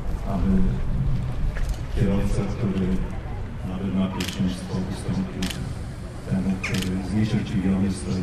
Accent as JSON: {"language": "Polish", "town": "Tarnów", "region": "Lesser Poland", "country": "Poland", "said": "Ja nie chciałbym mówić jako marszałek, nie jako przedstawiciel Krakowa, słowa Polski, jako tarnowianin."}